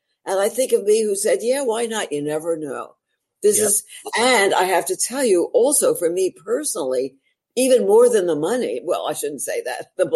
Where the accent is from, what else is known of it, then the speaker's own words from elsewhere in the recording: New York, United States; I'm the world's worst driver, being a New Yorker, I never drove.